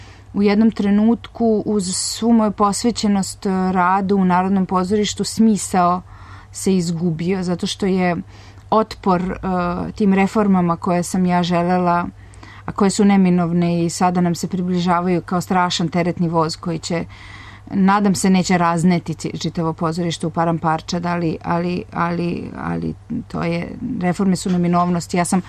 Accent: Belgrade, Serbia; born there; u mojoj biografiji u Srbiji stoji poreklom iz Aleksandrovca Župskog, rođena u Beogradu, mada ja najviše u stvari volim da kažem za rođenu u Aleksandrovcu Župskom

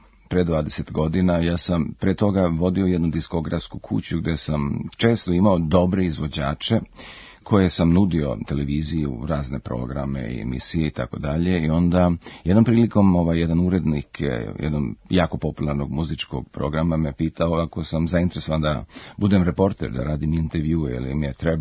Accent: Srbac, Republika Srpska, Bosnia & Herzegovina; born there; u Jugoslaviji, gde je moj rodni kraj, malo mesto koje se zove Srbac, i to selo jedno pored Srpca koje se zove Bajinci, gde je moja baka i moj deka, gde su oni živjeli

